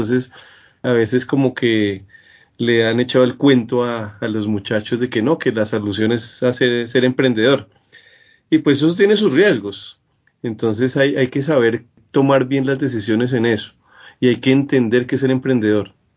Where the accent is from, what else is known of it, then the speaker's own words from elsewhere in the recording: Bogotá, Colombia; yo soy de Bogotá, bogotano de pura cepa, colombiano completamente, con la oportunidad de haber recorrido muchas ciudades y muchos pueblos de Colombia.